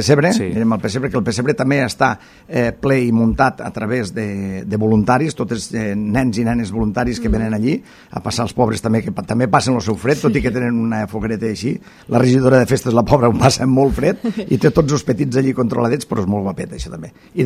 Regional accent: Móra d'Ebre, Catalonia, Spain; tal de que el poble de Móra d'Ebre tingui el seu nom i tingui, bueno, una mica el puntet este de que som la capital de la Ribera

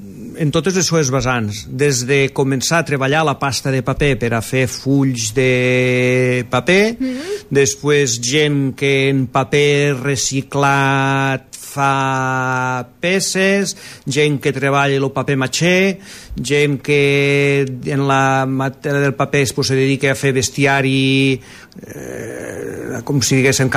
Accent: El Pinell de Brai, Catalonia, Spain; now in Móra d'Ebre, Spain; jo sóc fill del Pinell, però

